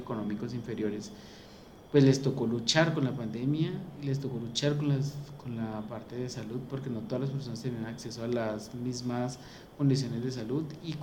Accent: Cali, Valle del Cauca, Colombia; va a quedar en nuestra historia como caleños y en nuestra historia de vida para siempre

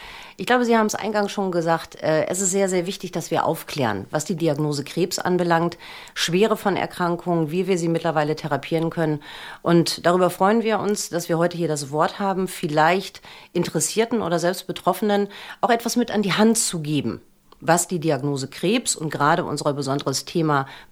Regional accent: Osnabrück, Lower Saxony, Germany; Ich bin in Osnabrück geboren, habe dann meine weitere Ausbildung in Bochum an der Universitätsklinik gemacht und bin dann als Fachärztin für Hämatologie und Onkologie halt wieder zurück in meine Heimatstadt gekommen.

